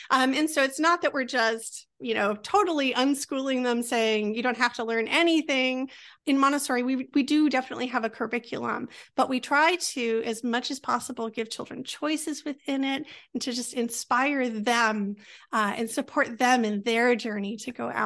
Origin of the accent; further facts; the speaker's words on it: California, United States; born there; A hospital near the Redwoods. Yes, up in Northern California before we moved.